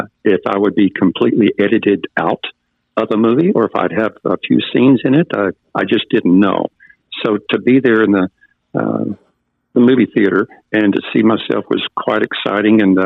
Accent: Oklahoma, United States; I was born and raised in Oklahoma, and I just had no idea this went on.

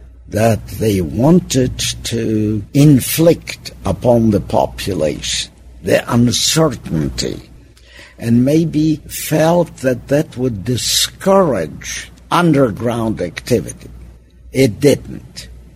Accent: Poland; the Germans wanted to get rid of the Polish-speaking population of my hometown

